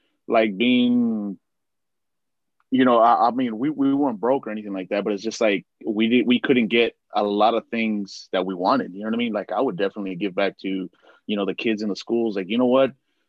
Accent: Donna, Texas, United States; also born or lived in Dallas; I was a baby. So I was raised in Donna. I was born in Dallas, raised in Donna.

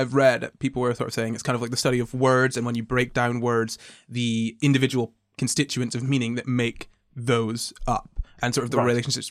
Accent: Scotland, United Kingdom; now in England; I'm a Scottish person that's been living in England for about 7 or 8 years, and English people made fun of me, and so I had to change my accent.

